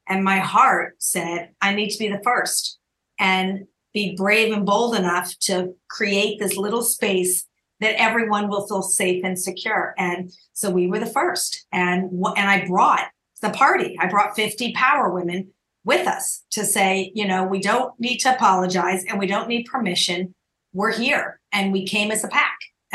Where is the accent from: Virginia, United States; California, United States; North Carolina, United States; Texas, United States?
California, United States; Los Angeles; I'm coming in from Los Angeles. I'm home. This is my hometown.